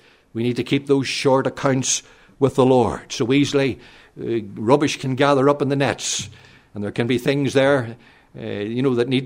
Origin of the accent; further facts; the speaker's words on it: Enniskillen, Northern Ireland, United Kingdom; also born or lived in Armagh; I was born in Armagh, in a place called The Folly. I'm sure Davy Mitchell knows where that is, being an Armagh man. But We were moved to Enniskillen some years later when my father came home from the Royal Marines.